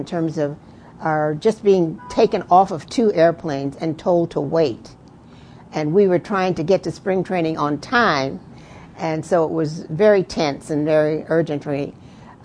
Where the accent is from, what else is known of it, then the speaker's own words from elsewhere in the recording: United States; I felt I'm an American and I have rights and I am a good person.